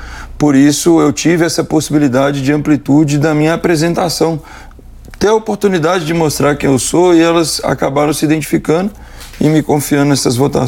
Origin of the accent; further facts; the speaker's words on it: Belo Horizonte, Minas Gerais, Brazil; Irei representar não só BH, porque sou de BH, mas também todo o estado.